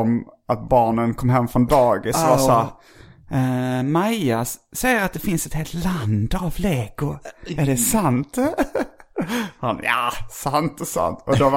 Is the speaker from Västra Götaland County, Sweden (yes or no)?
yes; Gothenburg, Västra Götaland County, Sweden; Nej! Jag är göteborgare!